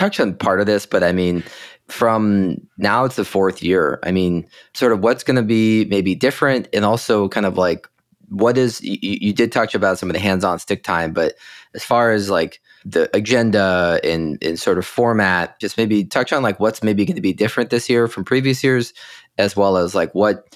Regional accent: Midwest, United States; And being a Midwesterner, the only pigs we see are usually the ones within the crates

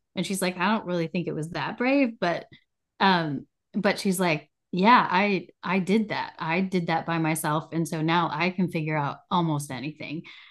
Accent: United States; And they're inviting me to dinner because I'm an American and helped save them.

